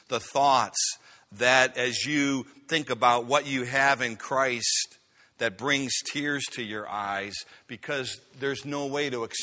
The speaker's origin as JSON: {"language": "English", "town": "Chicago", "region": "Illinois", "country": "United States", "tie": "born or raised there", "second_language": "English", "said": "I am not an English major. I went to Chicago Public Schools, and I had to learn English when I went to college."}